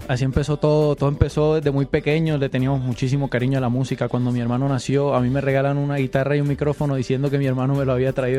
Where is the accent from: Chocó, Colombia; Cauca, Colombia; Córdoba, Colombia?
Córdoba, Colombia; Montería; Nosotros somos de Montería, exacto. Córdoba, una ciudad pequeña.